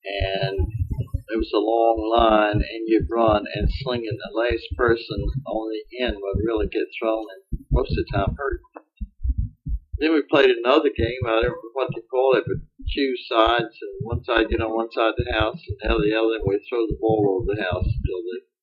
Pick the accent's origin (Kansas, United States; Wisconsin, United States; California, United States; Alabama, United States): Alabama, United States; Springville; born there; I was born in Springville, Alabama, August 25th, 1900.